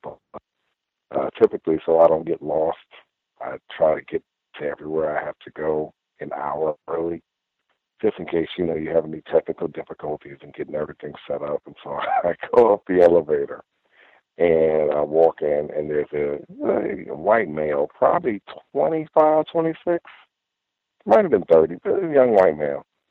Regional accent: New York City, New York, United States; a lot of black males that I know growing up in New York City and just in a lot of different urban areas

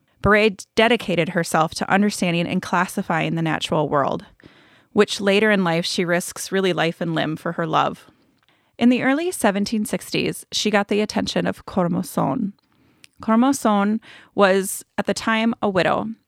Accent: Minneapolis, Minnesota, United States; I am a girl from Northeast Minneapolis, Polish, German, and really have no accent outside of that.

